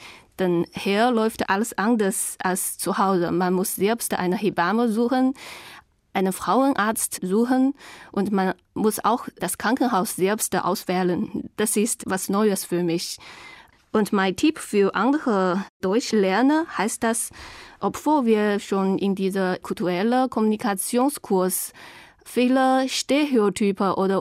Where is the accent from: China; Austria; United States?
China; German is a second language; moved away as an adult; now in Germany; ich komme aus China. Ich bin im Jahr 1985 geboren und ich lerne Deutsch